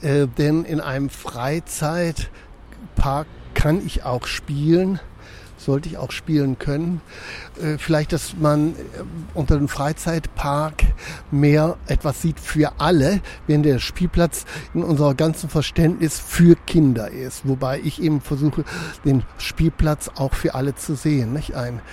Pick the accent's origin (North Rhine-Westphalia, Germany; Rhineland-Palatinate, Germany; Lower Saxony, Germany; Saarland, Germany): North Rhine-Westphalia, Germany; Wuppertal; born or raised there